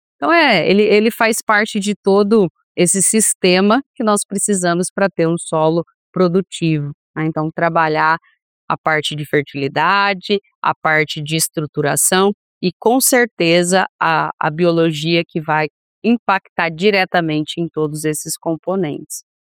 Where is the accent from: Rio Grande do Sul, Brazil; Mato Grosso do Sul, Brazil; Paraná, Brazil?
Paraná, Brazil; eu sou aqui do Paraná, aonde nasceu o sistema do plantio direto